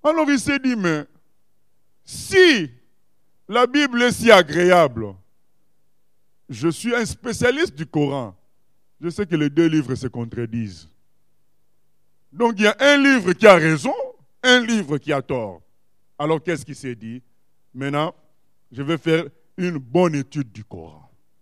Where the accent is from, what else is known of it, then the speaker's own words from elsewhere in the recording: Morocco; moved away; dictateur du Maroc. J'allais dans tel pays, j'étais contre. Parce que j'ai été blessé par la dictature de mon pays d'origine. Nous avons quitté le pays à cause de ces gens-là.